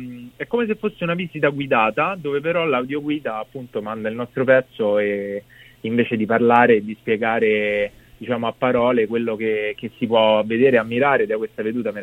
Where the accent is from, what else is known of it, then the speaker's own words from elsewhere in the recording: Rome, Lazio, Italy; seppure abitiamo a Roma, io sono nato e cresciuto a Roma